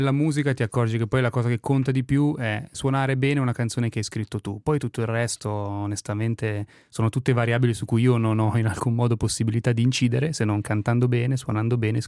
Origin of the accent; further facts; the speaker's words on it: Milan, Lombardy, Italy; now in Vigevano, Italy; Vivo a Vigevano, però sono nato e cresciuto a Milano, quindi sono fuggito dalla città ultimamente.